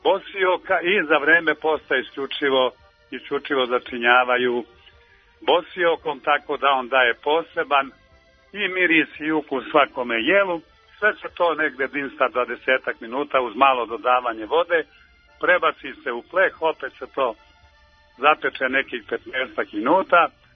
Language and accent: Serbian; Serbia; on se priprema i kod nas u Srbiji.